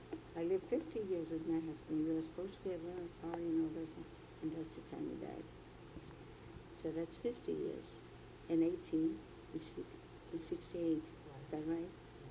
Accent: Missouri, United States; I have to know, I come from Missouri, you see.

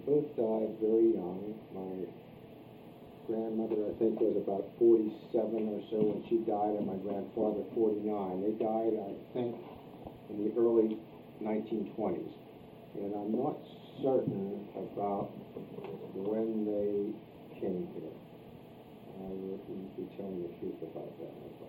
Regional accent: Liverpool, Ohio, United States; Liverpool, Ohio. Mm-hmm. So actually, we have roots in this part of the country and always been fond of my hometown.

